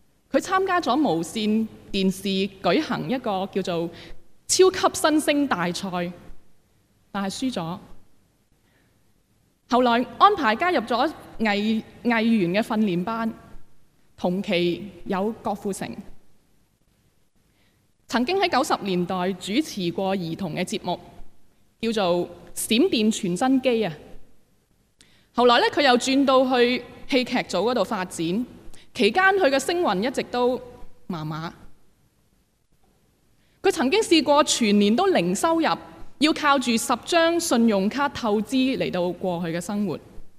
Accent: Hong Kong; 我哋香港人習慣咗睇字幕噶啦

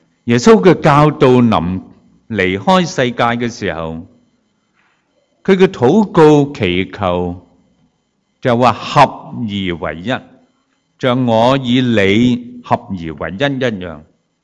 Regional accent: China; 但我们中国人传统的思想都是讲一个是天人合一。

